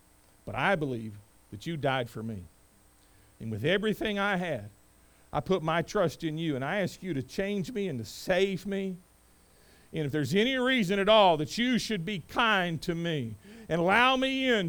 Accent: North Carolina, United States; I grew up in Eastern North Carolina.

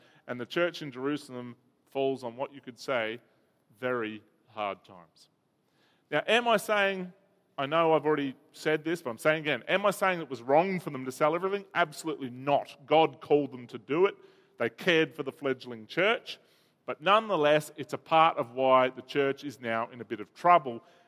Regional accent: Bega, New South Wales, Australia; born there; I was born in Bega. It might be Bega English.

